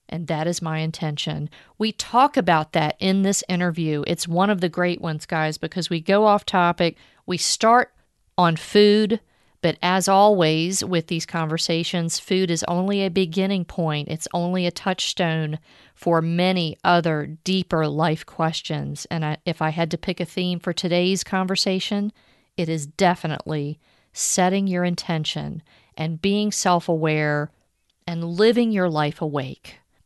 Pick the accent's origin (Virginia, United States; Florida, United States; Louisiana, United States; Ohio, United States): Virginia, United States; Richmond; I'm thinking of all the lovely local bookstores that I used to visit when I grew up in Richmond.